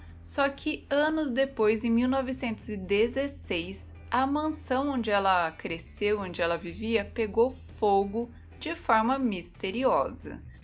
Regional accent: Londrina, Paraná, Brazil; Eu vou contar o meu, que era lá de Londrina, onde eu cresci

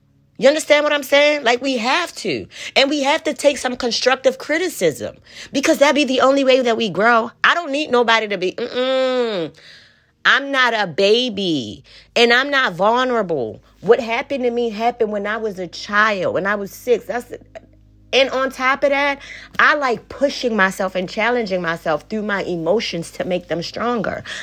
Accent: Kenya; Y'all know I'm from Kenya.

